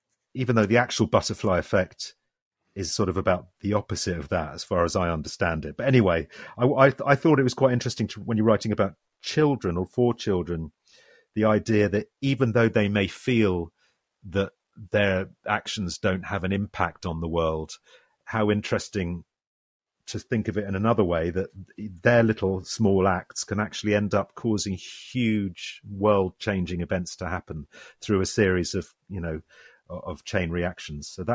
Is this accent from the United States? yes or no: no; Ireland; I'm an Irish, you know, I was brought up in an Irish family